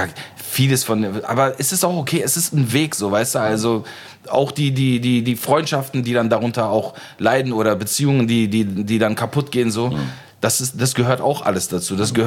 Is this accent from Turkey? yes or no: yes; Turkey; also born or lived in Aachen, Germany; so wie ich in der Türkei aufgewachsen bin und in Aachen